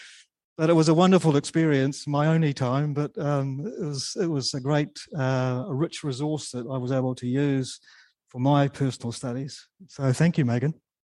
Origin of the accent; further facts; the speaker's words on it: Taumarunui, Manawatū-Whanganui, New Zealand; I found out that Frank's youngest daughter was alive in Tamarunui, my hometown.